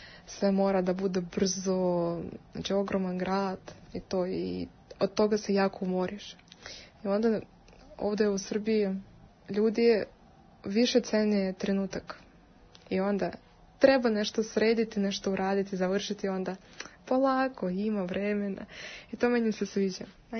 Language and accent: Serbian; Moscow, Russia; Serbian is a second language; znači ja sam iz Moskve